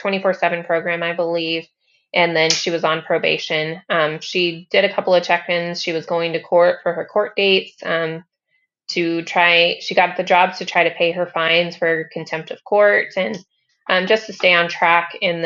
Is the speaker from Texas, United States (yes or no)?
yes; Amarillo, Texas, United States; And then, of course, in Texas, we're from Amarillo, Texas. My mom lives in Lubbock, Texas.